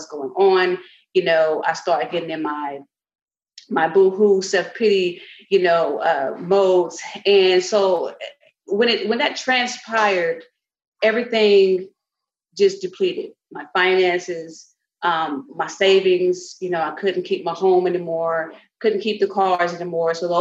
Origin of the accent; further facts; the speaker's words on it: Austin, Texas, United States; now in Houston, United States; I'm from Austin, Texas, by the way, born and raised